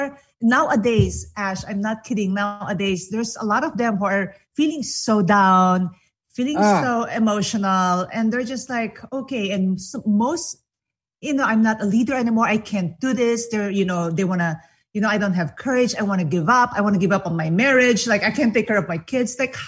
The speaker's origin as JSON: {"language": "English", "country": "Philippines", "second_language": "English", "said": "I'm from the Philippines, by the way. English is my second language."}